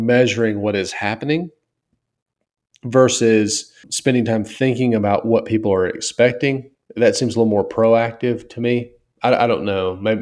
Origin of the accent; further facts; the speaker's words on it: Mississippi, United States; Well, I'm from Mississippi, so sure. I grew up in the, what is it? What do they call it? The triangle of Memphis, Nashville, and New Orleans.